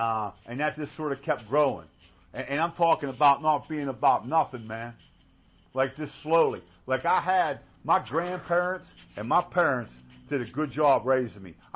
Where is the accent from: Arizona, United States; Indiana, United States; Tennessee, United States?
Arizona, United States; Scottsdale; So that's where I grew up in Scottsdale